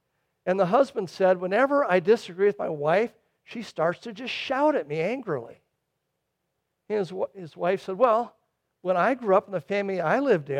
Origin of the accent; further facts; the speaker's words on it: Minnesota, United States; I grew up in Minnesota.